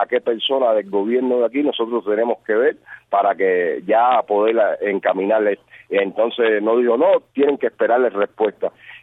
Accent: Cuba; moved away as an adult; nosotros salimos de Cuba

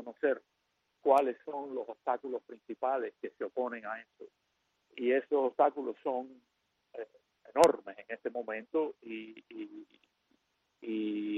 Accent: Cuba; moved away; Cuando yo salí de Cuba

